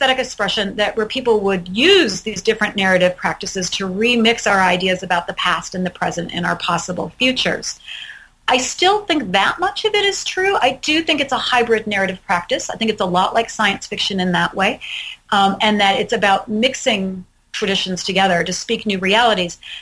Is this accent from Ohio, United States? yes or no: no; Detroit, Michigan, United States; But, you know, I grew up in and around Detroit, and then I lived through the era of techno